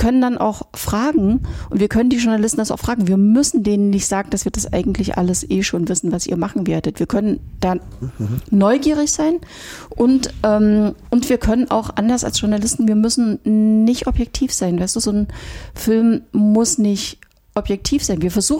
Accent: East Germany, Germany; Weil ich bin in der DDR aufgewachsen.

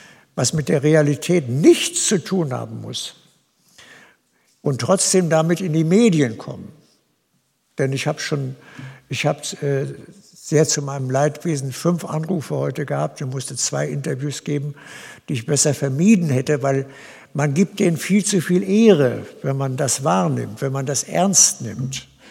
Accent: Troisdorf, North Rhine-Westphalia, Germany; in meiner Heimatgemeinde Troisdorf eine Stunde an der Kasse zu sitzen

